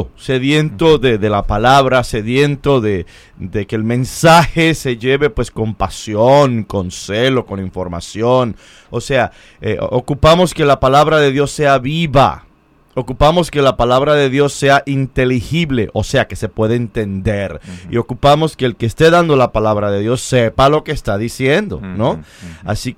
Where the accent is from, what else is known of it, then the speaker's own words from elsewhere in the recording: Brooklyn, New York, United States; born there; Oh, claro, yo nací en Brooklyn. Yo nací en el Hospital de Santa María, en el condado, en el área de Brooklyn, y me bauticé en Nuestra Señora de la Merced, en Brooklyn.